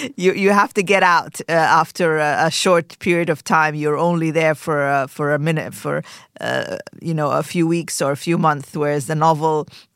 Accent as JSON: {"language": "English", "region": "Khartoum", "country": "Sudan", "tie": "born or raised there", "moved": "as an adult", "lives_now": "Aberdeen, United Kingdom", "said": "I grew up in Khartoum, Sudan. And I moved to Scotland in my mid-20s, and I'm still living there in Aberdeen."}